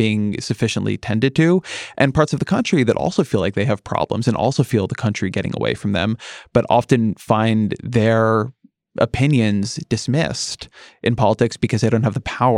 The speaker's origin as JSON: {"language": "English", "region": "California", "country": "United States", "said": "I mean, I'm a Californian, and my vote counts a lot less"}